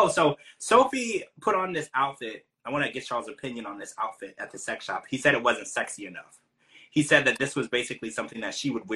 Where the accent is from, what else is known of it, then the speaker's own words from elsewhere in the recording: Louisiana, United States; I think I'm from Louisiana, we would add like sugar to the spaghetti sauce to make it a little sweeter.